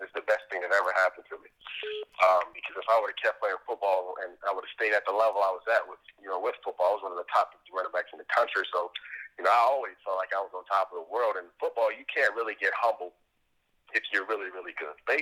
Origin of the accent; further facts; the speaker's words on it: Dayton, Ohio, United States; So I grew up here in Dayton, Ohio.